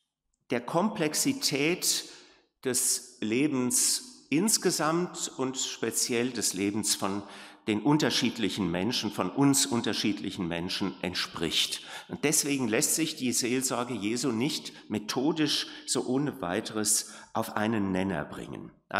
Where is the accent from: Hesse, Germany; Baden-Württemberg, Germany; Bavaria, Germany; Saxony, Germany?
Saxony, Germany; Leipzig; Ich komme ja aus Leipzig, da haben wir wahrscheinlich den größten nicht-theologischen Ausleger der Evangelien gehabt.